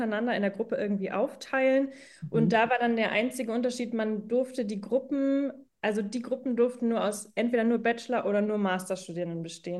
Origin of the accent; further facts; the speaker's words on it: Schleswig-Holstein, Germany; Ich komme selber aus Schleswig-Holstein, nicht direkt von der dänischen Grenze, aber genau so 2 Stunden ungefähr entfernt.